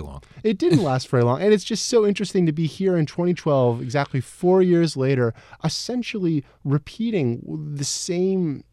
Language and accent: English; Clifton Park, New York, United States; I grew up in Clifton Park, a suburb about 30 miles north of Albany.